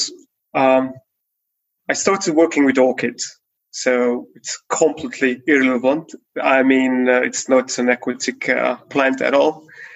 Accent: Hungary; English is a second language; from Hungary.

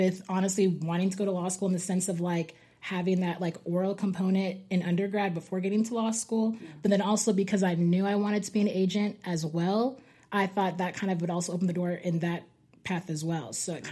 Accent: Edmond, Oklahoma, United States; I'm from Edmond, Oklahoma.

